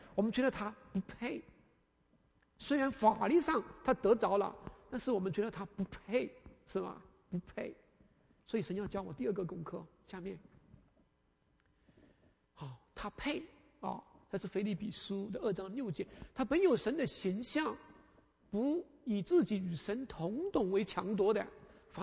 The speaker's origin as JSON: {"language": "Chinese", "country": "China", "said": "我们中国人啊，有句话叫我们敬鬼神而远之，是不是？"}